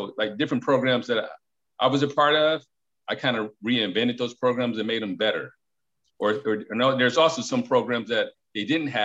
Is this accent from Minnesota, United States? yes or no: no; Detroit, Michigan, United States; I was once the youth growing up in Detroit